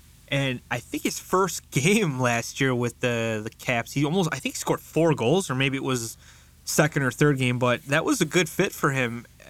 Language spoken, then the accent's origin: English; United States; And I say us as being an American.